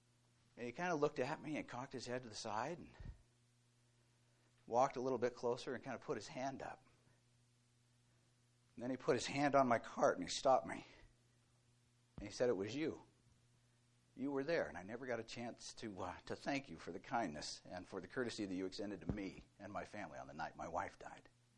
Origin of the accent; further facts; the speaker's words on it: Ogden, Utah, United States; Originally, I am from Ogden, Utah.